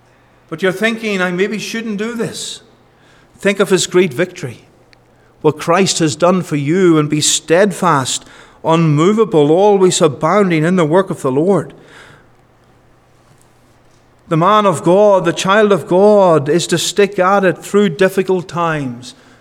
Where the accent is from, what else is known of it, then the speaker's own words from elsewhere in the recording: United Kingdom; If I look back, I'm from the United Kingdom